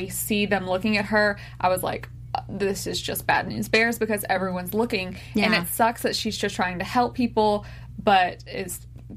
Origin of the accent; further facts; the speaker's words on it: United States; born there; Like, I wouldn't know that. I was born in the United States. There's no way I would know